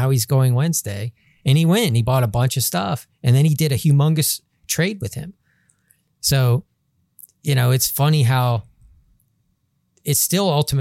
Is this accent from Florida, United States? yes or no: yes; Florida, United States; whenever you say you're from Florida, I'm like, oh, I'm from Florida.